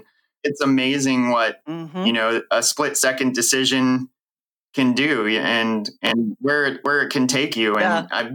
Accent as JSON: {"language": "English", "town": "Morgantown", "region": "West Virginia", "country": "United States", "tie": "born there", "lives_now": "Arlington, United States", "said": "I was born in Morgantown, West Virginia, and I live in Arlington, Virginia, which is about 10 kilometers or 6 or 7 miles from Washington, D.C."}